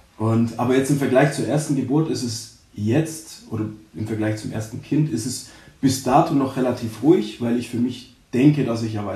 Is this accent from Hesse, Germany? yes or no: no; Stuttgart, Baden-Württemberg, Germany; ich bin der Mann von der Karis und ich komme aus Stuttgart tatsächlich, aus Vaihingen, der Nebenort von dem, wo wir jetzt aktuell wohnen und bin 31 Jahre alt